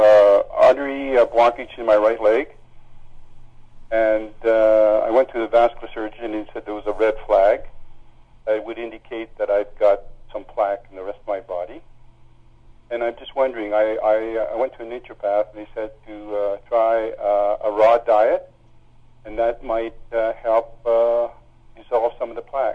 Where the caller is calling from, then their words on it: Alberta, Canada; from Alberta.